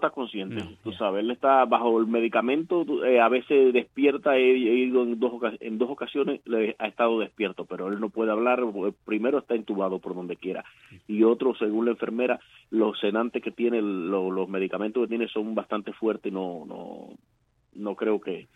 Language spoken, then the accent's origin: Spanish; Cuba; Allá en Cuba no hice nada, no me dediqué, no busqué nunca ninguna organización.